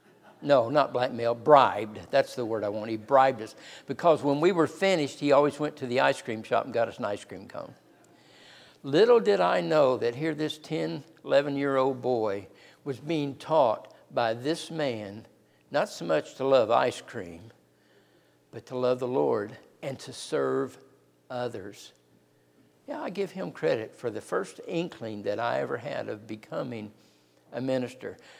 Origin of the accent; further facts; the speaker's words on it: Kentucky, United States; Since I'm from Kentucky, I like to mention Mammoth Cave here.